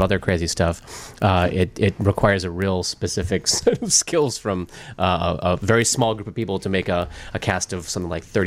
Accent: Duluth, Minnesota, United States; now in Chicago, United States; Northern Minnesota, Duluth, Minnesota, originally. But I've been in Chicago for 20 some years now.

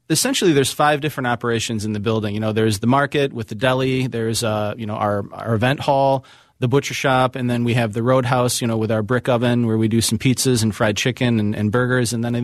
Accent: Winona, Minnesota, United States; I grew up in Winona, Minnesota, which isn't too far away, another southeastern Minnesota, community.

